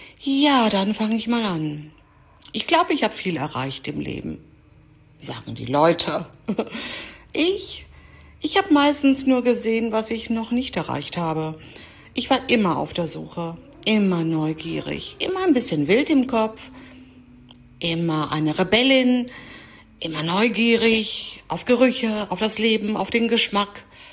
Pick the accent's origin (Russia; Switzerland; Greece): Greece; Ich bin Griechin und kann mein Griechisch nicht mal richtig. Ich rolle das R wie eine Französin auf Rotwein.